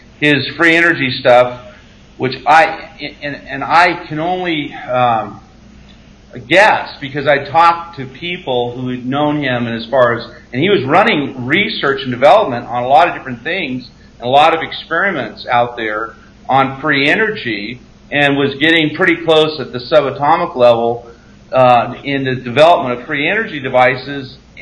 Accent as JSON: {"language": "English", "region": "California", "country": "United States", "tie": "born or raised there", "said": "well, I'm from California. He goes, where in California? And I go, well, I grew up out in the desert out in California."}